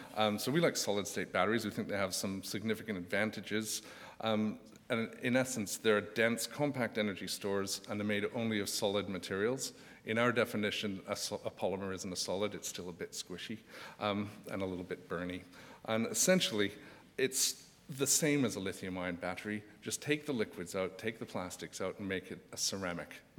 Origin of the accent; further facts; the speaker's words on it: Canada; and I'm from Canada, so I'll apologize for the slightly dodgy English accent if it's coming across.